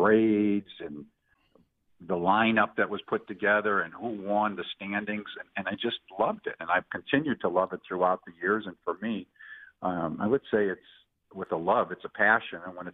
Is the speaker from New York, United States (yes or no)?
no; Chicago, Illinois, United States; I'm from Chicago, and we went to Comiskey Park at that time. We were Southsiders